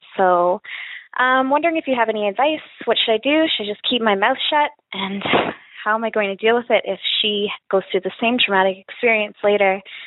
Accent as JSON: {"language": "English", "country": "Canada", "said": "I'm a single female, straight, 22 years old, and I'm from Canada."}